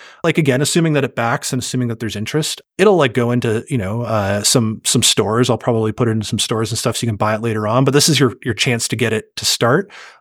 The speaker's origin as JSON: {"language": "English", "country": "Canada", "said": "I'm Canadian, so I'm trying to think of these in Canadian versus US bucks"}